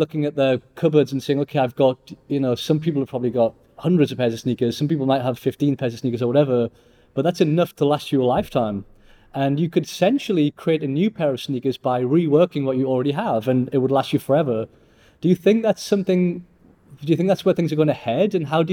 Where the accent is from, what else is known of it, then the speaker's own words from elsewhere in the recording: Newcastle, North East England, United Kingdom; I remember growing up in Newcastle, you know, in the late 80s, early 90s